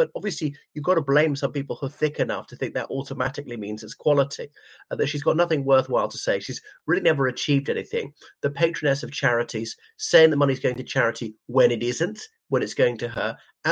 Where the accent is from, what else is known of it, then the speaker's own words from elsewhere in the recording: Ireland; from Ireland.